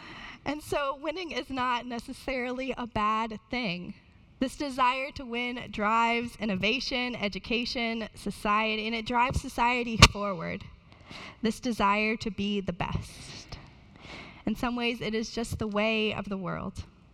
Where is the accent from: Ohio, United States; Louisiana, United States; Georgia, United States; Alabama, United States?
Georgia, United States; I'm from Georgia, and so I know that the SEC is better than the Big Ten